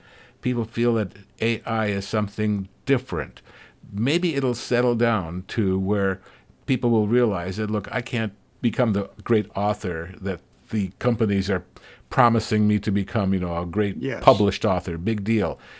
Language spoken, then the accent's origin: English; Minneapolis, Minnesota, United States; I go back and listen to my hometown radio station in Minneapolis, WCCO, just to kind of feel the feel that I had back then.